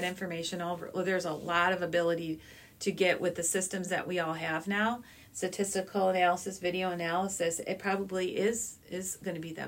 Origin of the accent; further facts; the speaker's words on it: Racine, Wisconsin, United States; I am from Racine, so that was kind of a really exciting to me because I could be where my family was.